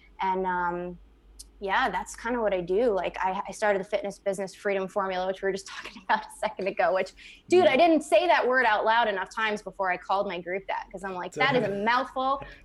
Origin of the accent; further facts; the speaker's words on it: North Carolina, United States; now in Florida, United States; Where I'm from North Carolina.